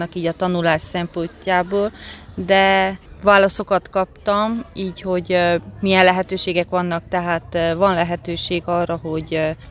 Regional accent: Gyergyóalfalu, Harghita, Romania; Gyergyó Alfaluból.

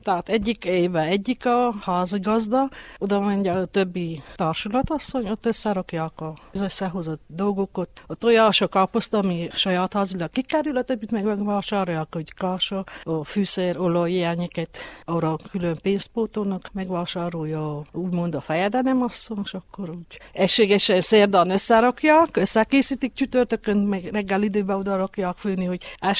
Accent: Csíkszentdomokos, Harghita, Romania; now in Csíkmadaras, Romania; Én Csíkszentdomokosról kerültem ide, itt amit elsajátítottam, évek óta megtanultam.

